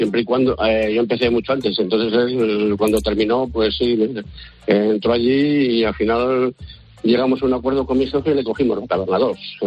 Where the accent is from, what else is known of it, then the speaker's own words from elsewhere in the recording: Salamanca, Castile and León, Spain; born there; also born or lived in Navarre; mis orígenes sí, pero yo no. Mis padres son de Salamanca y yo llegué a nacer en Salamanca y se vinieron aquí en los años 60